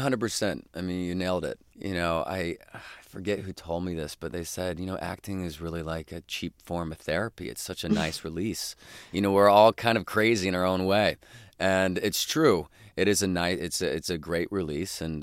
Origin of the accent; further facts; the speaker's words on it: Idaho, United States; throughout my entire life growing up in Idaho, we would go, you know, to his congregation every week